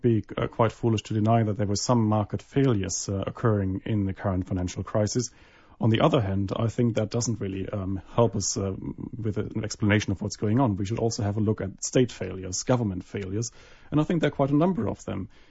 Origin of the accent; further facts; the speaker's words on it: Germany; accent: German; English is a second language; Well, as you would have picked up from my accent, I'm German, so I'm also following the German markets and the German bank regulations.